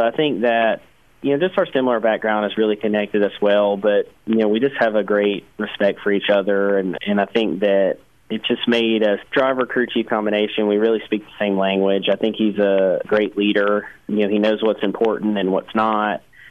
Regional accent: Tennessee, United States; I grew up in Middle Tennessee racing, you know, really from when I was about 8 years old.

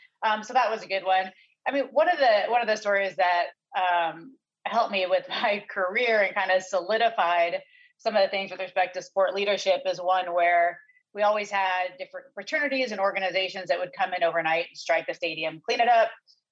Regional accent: Seattle, Washington, United States; I grew up in Seattle, Washington.

